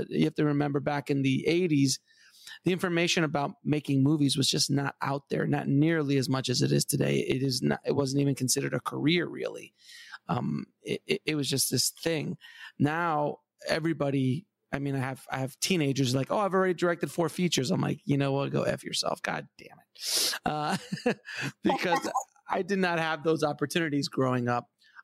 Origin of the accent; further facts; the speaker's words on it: Queens, New York, United States; also born or lived in Fort Lauderdale, Florida; I was born in Florida, and I stayed there for about 2.5 years down in the Fort Lauderdale area, next to Miami. Then I was whisked away to New York, and I spent the next 7 years growing up in Queens. And Jamaica, Queens, to be exact.